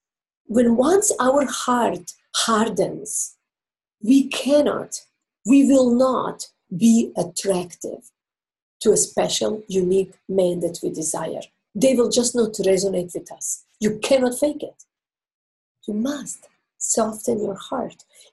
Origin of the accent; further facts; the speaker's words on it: Croatia; first language Croatian; English is a second language; You recognize me as a foreigner because of my accent. And if I fully speak my Croatian, you will definitely know she is totally not from here, right?